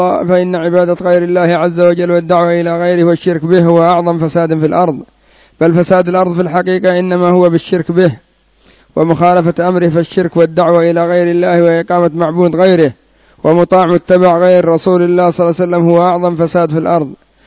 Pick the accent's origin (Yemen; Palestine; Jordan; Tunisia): Yemen; أو يعتقد أن هذه القوانين مأخوذة من الكتاب والسنة، كما هو الحال عندنا في اليمن.